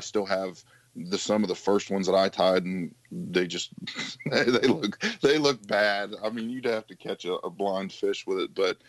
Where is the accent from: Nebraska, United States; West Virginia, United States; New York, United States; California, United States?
West Virginia, United States; When you're growing up in West Virginia, we're always knocked for being a bunch of hillbillies.